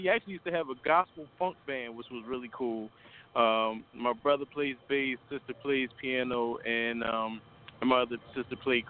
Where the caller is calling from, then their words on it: Philadelphia, Pennsylvania, United States; So I'm calling from Philadelphia, which is freezing like I don't know what today